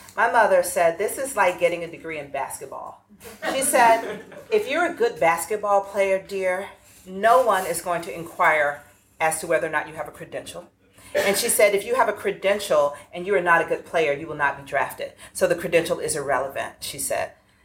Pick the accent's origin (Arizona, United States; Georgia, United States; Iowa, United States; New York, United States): Georgia, United States; Atlanta; I grew up in the urban South. I grew up in Atlanta, a major city. My parents grew up in small Southern towns.